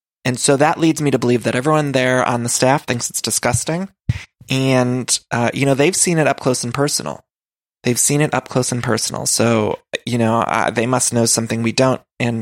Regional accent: Ohio, United States; accent: Ohio; And I know people write me and say that I have a very Ohio accent. Sometimes my Chicago accent comes out, but I don't know what it is.

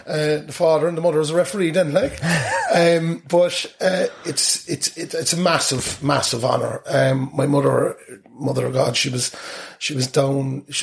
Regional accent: Ballincollig, Munster, Ireland; I was brought up in Ballincollig. I'm the fourth youngest of five boys. We came out of a three-bedroom semi in Rosewood in Ballincollig.

